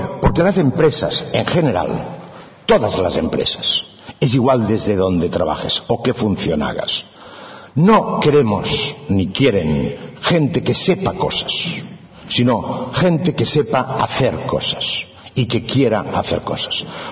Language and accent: Spanish; Manresa, Catalonia, Spain; yo soy de Cataluña, la Cataluña interior, la Cataluña profunda, Manresa concretamente, y desde allí pues yo recuerdo en mi infancia pues el transporte con caballos.